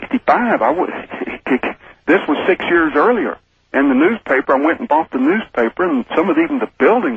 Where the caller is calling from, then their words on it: Houston, Texas, United States; Houston, Texas.